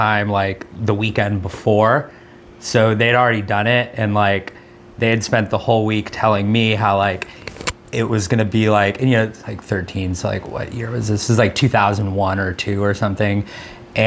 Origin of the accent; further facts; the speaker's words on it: Switzerland; I grew up in Switzerland. And so, like, I didn't even, like, see a bong in real life until I, like, went to college in the States.